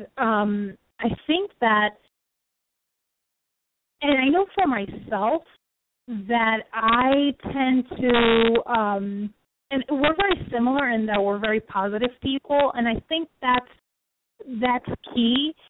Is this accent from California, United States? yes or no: no; Bronx, New York, United States; You know, I'm from the Bronx.